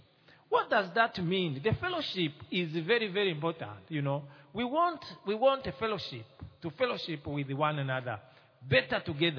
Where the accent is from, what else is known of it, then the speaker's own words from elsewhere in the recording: Burundi; English is a second language; from Burundi. English is my third language, and I try to make it clear that you can hear what I say.